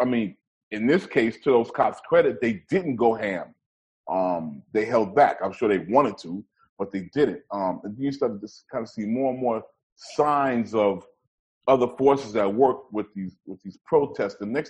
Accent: New York, United States; Because again, being a New Yorker, knowing how to move around in New York, almost no kids in New York have cars.

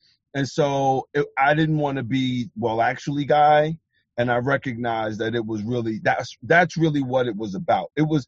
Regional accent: Brooklyn, New York, United States; I'm from Brooklyn. I, you know, obviously love … You know, we know what he meant to the borough, particularly that area.

